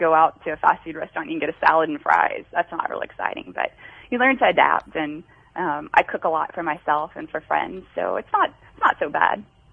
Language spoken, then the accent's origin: English; Alabama, United States; I grew up in Alabama, so I moved back home this year.